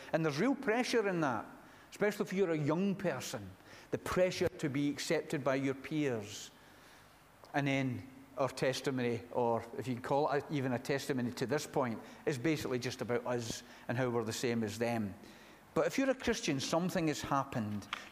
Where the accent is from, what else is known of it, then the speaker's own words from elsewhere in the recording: Glasgow, Scotland, United Kingdom; born there; I was born in Glasgow. I wasn't born into a Christian family.